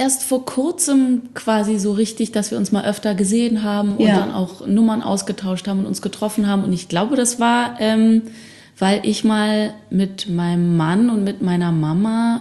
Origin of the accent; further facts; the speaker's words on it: Berlin, Germany; Im behüteten Charlottenburg.